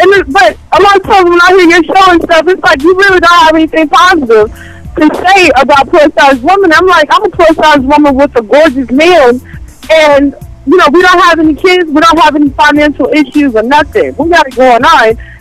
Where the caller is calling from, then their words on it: Nashville, Tennessee, United States; I'm calling from Nashville.